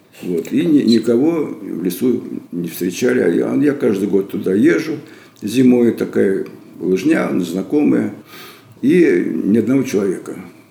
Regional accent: Moscow, Russia; А я ему сказал, что я из Москвы, нормально.

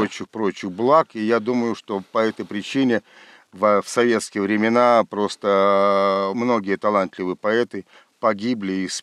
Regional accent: Russia; Мы евреи, из России, я русский.

